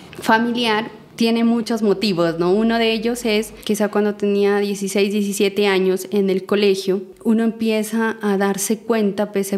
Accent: Nariño, Colombia; yo soy de un municipio cercano acá a la ciudad de Pasto, del departamento de Nariño, que está ubicado al sur de Colombia. Soy la quinta hija de 10 hijos, 9 están con vida, y en un entorno de una familia campesina, agricultora.

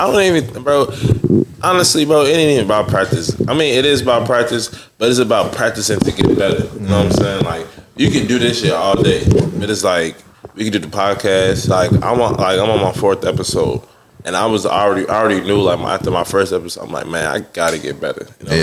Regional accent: Chicago, Illinois, United States; But it's like when you go back to your hometown, like I'm from Chicago, so it's a different thing every day.

